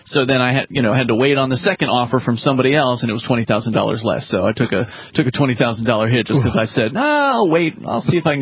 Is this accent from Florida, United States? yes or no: yes; Florida, United States; You're from Arkansas, Roger, and I'm from Florida originally.